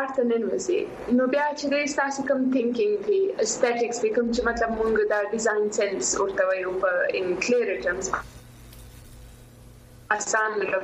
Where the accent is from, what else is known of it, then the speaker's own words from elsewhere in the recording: Quetta, Balochistan, Pakistan; also born or lived in Karachi; زه سی په کوټي کې پیدا شوم